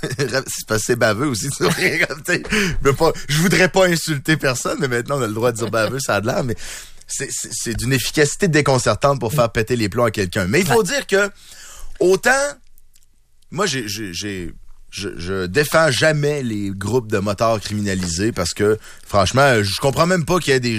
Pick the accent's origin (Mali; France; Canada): Canada; Lévis, Quebec; now in Quebec City, Canada; Écoute, moi, je viens de Lévis. Puis maintenant, quand je traverse voir mes parents, parce que je reste à Québec maintenant